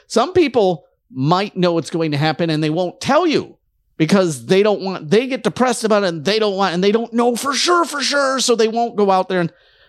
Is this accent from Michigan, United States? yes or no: yes; Detroit, Michigan, United States; And I, growing up in Detroit, saw elections stolen my whole life.